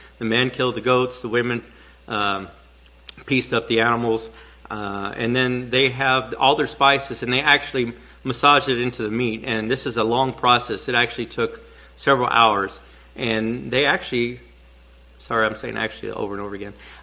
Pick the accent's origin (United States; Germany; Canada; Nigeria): Nigeria; I said, well, like I said, I'm Nigerian.